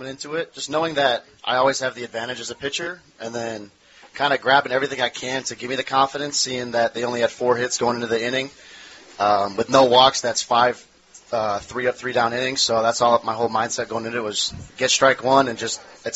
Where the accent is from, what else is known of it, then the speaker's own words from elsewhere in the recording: Michigan, United States; I'm from Northern Michigan.